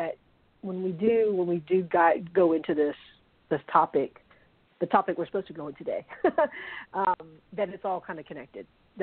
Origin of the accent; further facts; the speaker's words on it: Charleston, South Carolina, United States; and then seeing it happen in my hometown of Charleston, you know, there was a protest and then there were riots, there was looting.